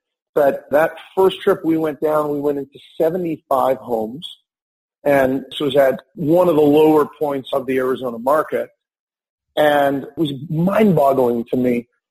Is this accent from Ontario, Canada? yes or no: no; Winnipeg, Manitoba, Canada; so I'm from Winnipeg originally on the East Coast